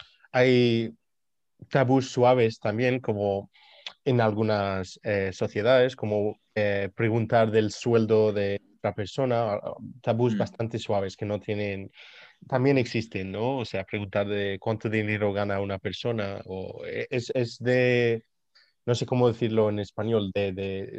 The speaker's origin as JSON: {"language": "Spanish", "country": "Lebanon", "said": "en mi país, en Líbano"}